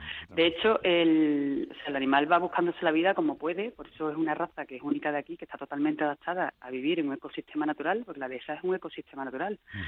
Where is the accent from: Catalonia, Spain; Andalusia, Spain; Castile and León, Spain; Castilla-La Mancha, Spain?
Andalusia, Spain; Seville; moved away as an adult; yo soy sevillana, vine un fin de semana hace 17 años y aquí me quedé.